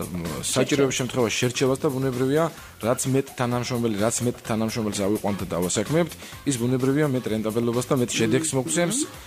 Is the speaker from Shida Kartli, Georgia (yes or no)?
no; Kharagauli, Imereti, Georgia; now in Tbilisi, Georgia; მე ხარაგაულში დავიწყე. ჩემი რაიონია, სადაც ბავშვობა გავატარე იქ და ესე ვთქვათ, სპორტშიც იქ მიწევდა აქტიურად ჩართულობა. ხარაგაულის შემდეგ წამოვედი და ჩამოვედი თბილისში